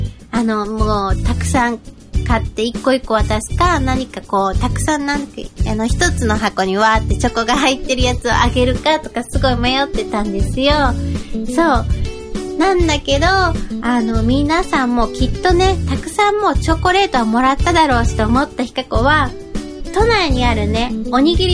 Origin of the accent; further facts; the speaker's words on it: Tottori, Japan; の地元鳥取県の隣なので、